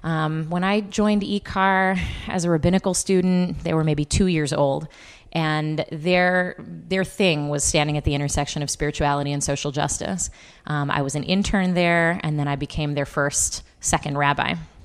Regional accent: Chicago, Illinois, United States; moved away as an adult; also born or lived in California; I am from Chicago. I love this city. I grew up mostly on the South Side. And, you know, strangely, I moved to California for college, and then rabbinical school I did in Los Angeles.

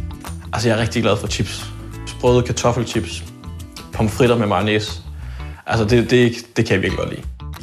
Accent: Bornholm, Capital Region of Denmark, Denmark; Jeg er 32 år, og jeg er fra Bornholm.

